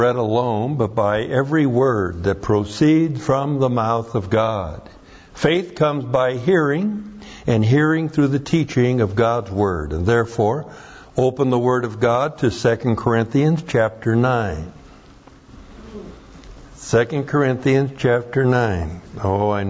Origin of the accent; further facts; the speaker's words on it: Pacific Northwest, United States; I'm from the Northwest. We went trout fishing all the time, but didn't even know what a striped bass was.